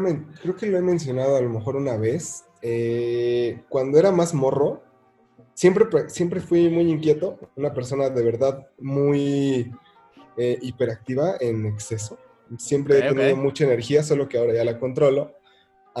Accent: Mexico City, Mexico; soy de la Ciudad de México

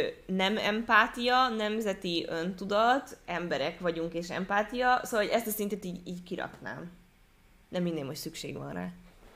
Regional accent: Hungary; mert én is magyar vagyok

